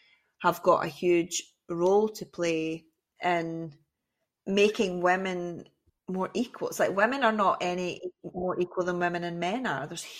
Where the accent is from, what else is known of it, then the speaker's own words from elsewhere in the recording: Scotland, United Kingdom; So for me, growing up near Glasgow, it was very much like, who does she think she is?